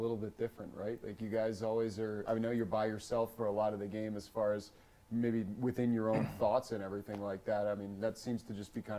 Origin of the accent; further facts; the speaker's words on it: United States; Sam and I grew up in the United States, and junior is not necessarily something you're looking at initially.